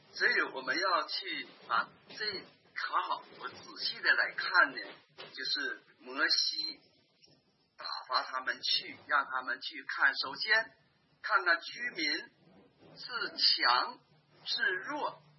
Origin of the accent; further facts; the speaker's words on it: Northeast China, China; accent: Northeastern Mandarin; 我们东北话叫薄薄红云鸡薄